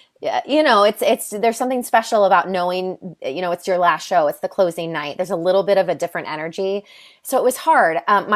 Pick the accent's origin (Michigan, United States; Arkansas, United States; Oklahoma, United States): Arkansas, United States; also born or lived in Pensacola, United States / Iowa / Texas / Washington; now in New York City, United States; I was born in Pensacola, Florida, but I lived in Iowa, Texas, Washington State, and I went to all of junior high and high school in Arkansas.